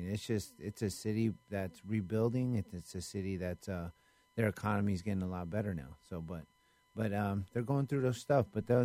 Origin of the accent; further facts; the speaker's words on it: Vallejo, California, United States; also born or lived in Japan; I was born in Japan, actually. Mm-hmm. Raised in Vallejo, and when I was 18. I got roots in Vallejo, man.